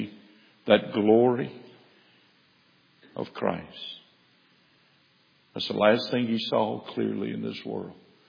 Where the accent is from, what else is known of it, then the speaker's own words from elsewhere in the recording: Baton Rouge, Louisiana, United States; born there; I was born in the Baton Rouge General Hospital sometime on the 23rd of June in the year 1955.